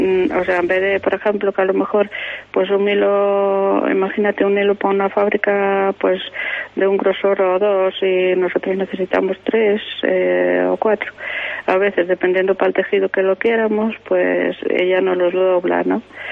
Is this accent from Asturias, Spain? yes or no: yes; Taramundi, Asturias, Spain; pues estoy muy orgullosa de haber podido seguir trabajando en mi zona, en mi pueblo, Taramunde, y la comarca toda